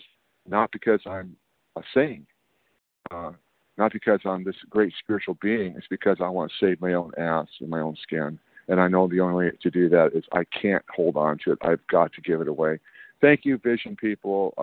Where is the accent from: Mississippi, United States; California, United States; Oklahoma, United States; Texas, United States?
California, United States; I'm from Northern California, and I am so grateful to be on this call this morning.